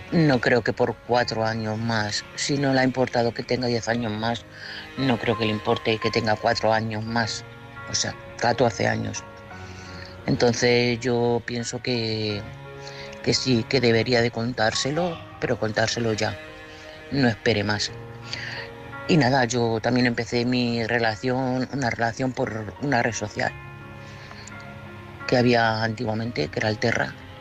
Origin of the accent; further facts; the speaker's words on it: Madrid, Community of Madrid, Spain; de Madrid.